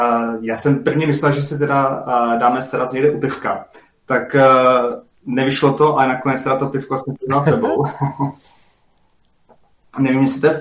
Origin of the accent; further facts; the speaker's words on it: Ostrava, Moravian-Silesian Region, Czechia; moved away as an adult; now in Prague, Czechia; původně pocházím z Ostravy, a řekl bych z vyloučené lokality v Ostravě. No a tam jsem žil, vystudoval. A po vysoké škole jsem se přesunul do Prahy, kde teďka žiju.